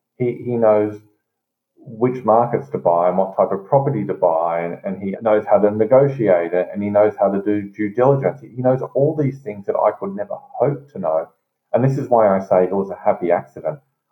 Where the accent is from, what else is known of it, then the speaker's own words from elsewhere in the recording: Sydney, New South Wales, Australia; So I'm from Sydney